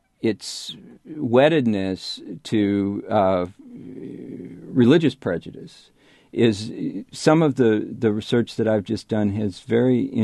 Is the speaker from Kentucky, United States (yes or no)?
no; St. Louis, Missouri, United States; I grew up in St. Louis around KMOX, the giant radio station that once had a 20 share of the audience in St. Louis.